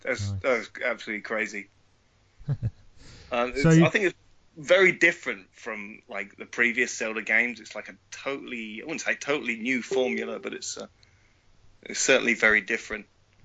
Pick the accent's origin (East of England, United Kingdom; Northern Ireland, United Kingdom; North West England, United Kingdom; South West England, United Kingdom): East of England, United Kingdom; pointing out the obvious, I'm from Essex.